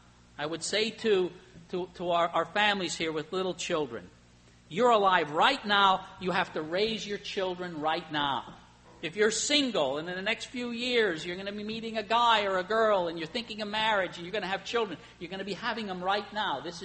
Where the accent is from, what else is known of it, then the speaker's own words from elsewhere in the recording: Emmaus, Pennsylvania, United States; also born or lived in Allentown, Pennsylvania; Why was I born in Allentown, Pennsylvania, and I grew up in Emmaus, Pennsylvania, in the 40s and in the 50s and in the early 60s.